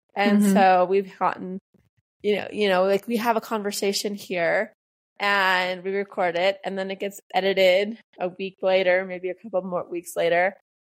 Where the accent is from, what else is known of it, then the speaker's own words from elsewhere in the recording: United States; now in Mexico; I'm from the United States and I'm living in Mexico.